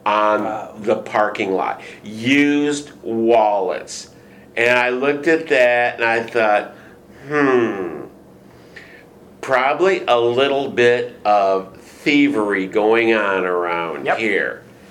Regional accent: Michigan, United States; moved away as an adult; I was stupid. I came from Michigan. I'm not from here. It was an economic migration. I wanted a job. There was no jobs unless I wanted to continue to pig farm in Michigan.

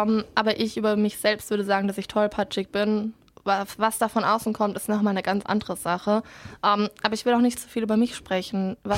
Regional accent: Baden-Württemberg, Germany; ich komme eigentlich aus der Nähe von Baden-Baden. Das heißt, ich bin da in einem kleinen Dorf aufgewachsen mit 400 Einwohnern, 5 Straßen und einer Bushaltestelle.

